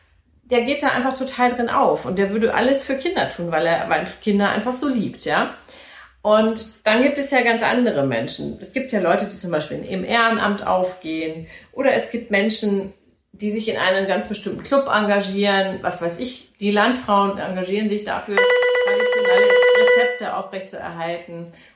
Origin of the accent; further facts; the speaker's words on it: Hanover, Lower Saxony, Germany; also born or lived in Munich / Nuremberg; ich komme ja aus Hannover, ich bin in Hannover zu Hause oder in München. Und in Nürnberg habe ich mich nicht so zu Hause gefühlt. Das sind so die drei Städte, wo ich am meisten gelebt habe.